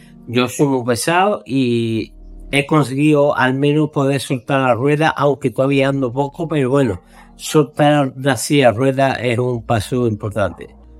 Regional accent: Seville, Andalusia, Spain; tengo 55 años, soy de Sevilla

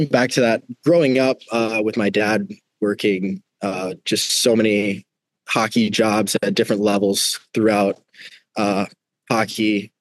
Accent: Michigan, United States; Growing up in Michigan, I was always a Red Wings fan.

